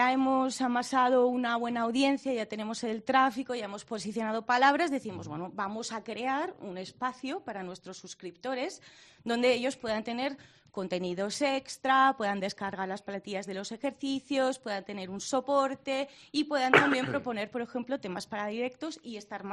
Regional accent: Barcelona, Catalonia, Spain; sobre todo en mi caso, del ecosistema navarro, porque yo vengo de Barcelona, no tienen nada que ver

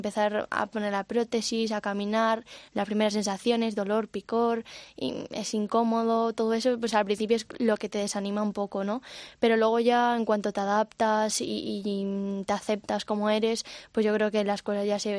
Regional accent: Vigo, Galicia, Spain; now in Madrid, Spain; Me vuelvo a mi país, ¿no? No a mi ciudad, que yo soy de Vigo, pero sí que me vengo a Madrid

